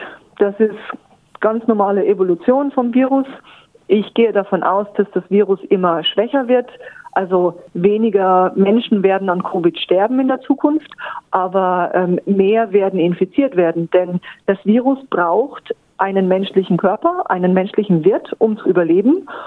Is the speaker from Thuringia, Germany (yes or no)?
yes; Thuringia, Germany; moved away as an adult; now in Adelaide, Australia; Ich komme aus dem Thüringer Wald.